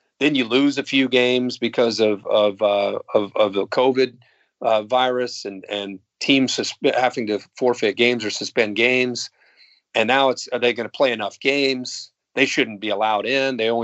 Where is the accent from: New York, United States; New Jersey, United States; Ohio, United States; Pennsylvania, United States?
Ohio, United States; I was a pretty brainwashed growing up in Ohio in the 70s, Ohio State football fan